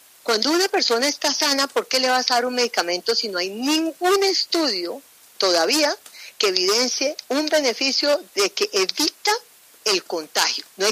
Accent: Colombia; esto es el momento de ser solidarios como colombianos

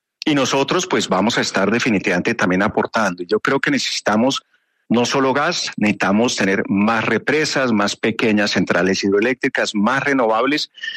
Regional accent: Colombia; ¿qué queremos como colombianos para seguir creciendo?

